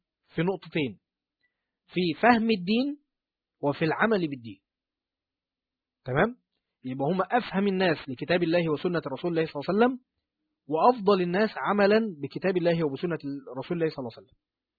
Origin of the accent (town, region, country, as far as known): Egypt